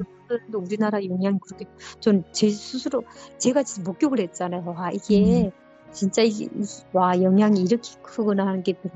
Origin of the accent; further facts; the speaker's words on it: North Korea; accent: North Korean dialect; now in South Korea; 제가 북한 사투리가 나왔나 봐요.